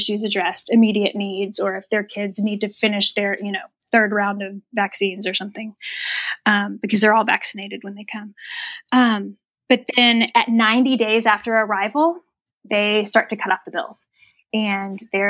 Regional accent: Texas, United States; I'm like, you remember that whole Ebola thing in the U.S.?

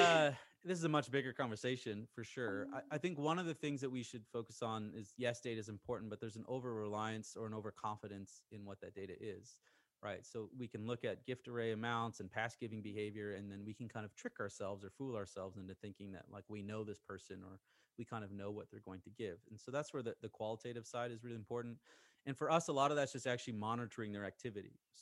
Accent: Canada; I'm a 35-year-old male in Texas. You don't know that I'm an adoptive father. You don't know that I've worked in international development. You don't know that I'm actually Canadian.

